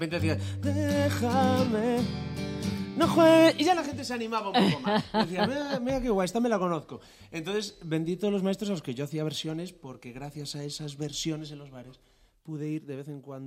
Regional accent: Ferrol, Galicia, Spain; Y digo, pero si soy de Ferrol, ¿qué flamenco te voy a dar?

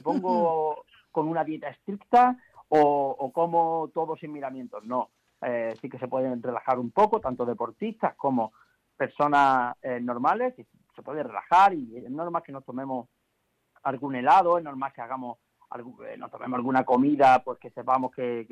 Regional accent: Málaga, Andalusia, Spain; yo que soy de Málaga además

